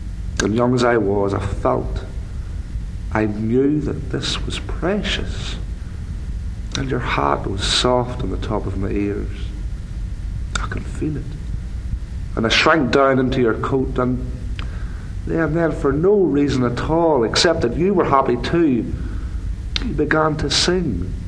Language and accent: English; Northern Ireland, United Kingdom; I come from Northern Ireland. I've lived in Belfast for about the last 3 years, but it's a very small country in a way.